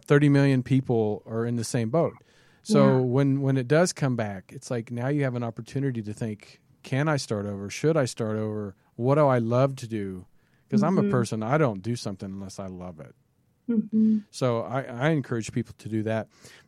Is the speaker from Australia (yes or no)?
no; Kansas, United States; now in Los Angeles, United States; I'm from Kansas originally. I worked in Kansas City 7 years before I moved to LA.